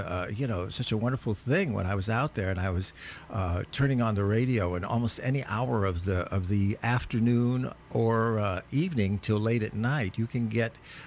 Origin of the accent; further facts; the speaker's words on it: Omaha, Nebraska, United States; I've made my life here, but I'm a Westerner by birth, and I was raised in the Midwest and the West. I was born in Nebraska, actually.